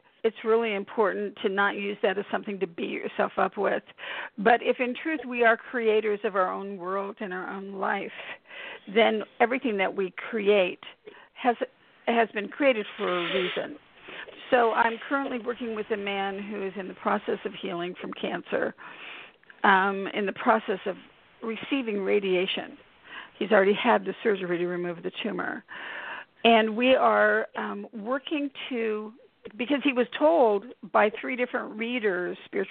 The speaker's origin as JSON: {"language": "English", "region": "California", "country": "United States", "tie": "born or raised there", "said": "growing up in Northern California, from dysfunction, family dysfunction, and alcoholism"}